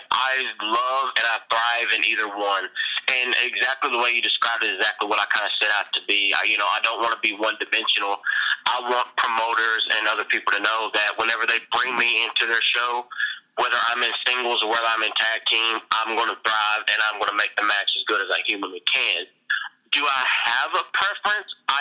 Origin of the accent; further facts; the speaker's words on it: Mudlick, Kentucky, United States; You know, I'm from Mudlick, Kentucky.